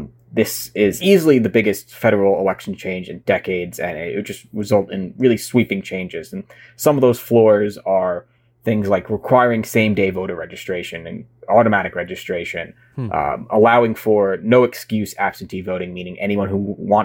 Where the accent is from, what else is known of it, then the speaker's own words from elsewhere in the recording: New York, United States; My home state of New York, as of right now, and this will likely change, but as of right now, as of early June 2021, you can't choose to vote via the mail if you wanted to.